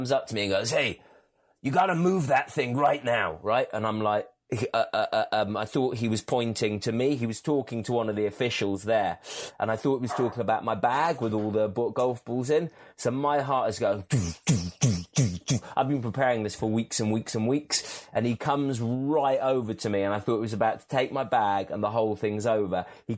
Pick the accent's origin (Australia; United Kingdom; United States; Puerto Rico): United Kingdom; England; I'm an Englishman, you know, we took guns.